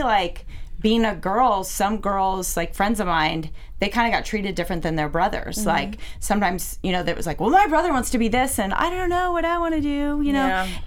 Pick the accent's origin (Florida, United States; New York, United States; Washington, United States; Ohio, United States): Washington, United States; I'm from Washington State.